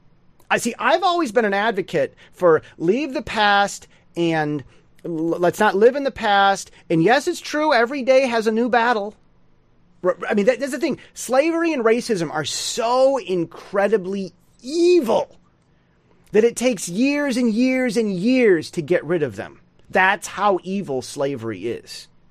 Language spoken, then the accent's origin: English; United States; now in Taiwan; As the American who's lived in Taiwan all these years, and from my time living over here